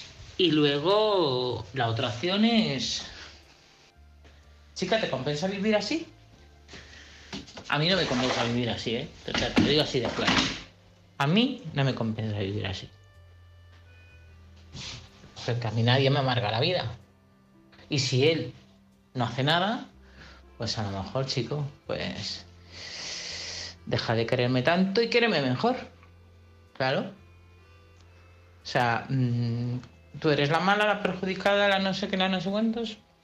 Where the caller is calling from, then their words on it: Madrid, Community of Madrid, Spain; de Madrid.